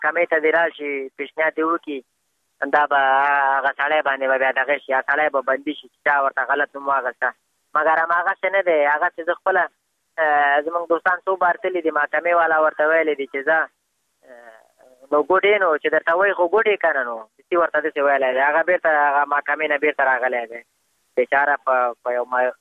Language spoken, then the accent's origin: Pashto; Afghanistan